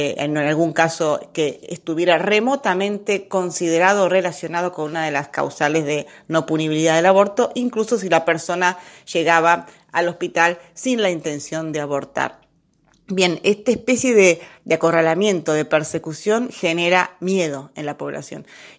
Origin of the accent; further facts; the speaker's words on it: Argentina; me duele como argentina.